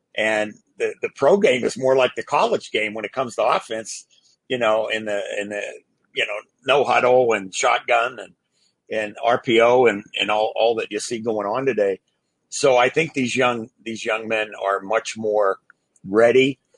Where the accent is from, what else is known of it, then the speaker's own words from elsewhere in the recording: Pittsburgh, Pennsylvania, United States; but I grew up in Pittsburgh.